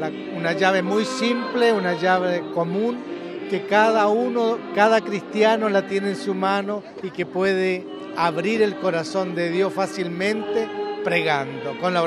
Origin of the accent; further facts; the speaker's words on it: San Fernando, O'Higgins, Chile; now in Frascati, Italy; soy de San Fernando, Chile.